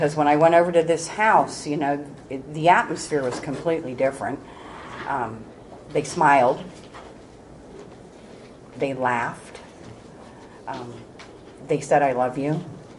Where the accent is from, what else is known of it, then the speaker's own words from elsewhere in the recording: Girard, United States; So I grew up in Girard, and like I said, it was a very dysfunctional home.